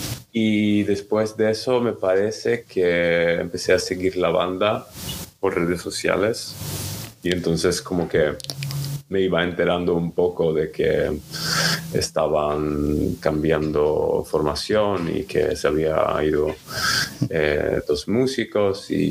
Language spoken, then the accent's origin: Spanish; Stockholm, Stockholm County, Sweden; now in Barcelona, Spain; Yo soy de Suecia, llevo 10 años viviendo en Barcelona. Y bueno, crecí allí.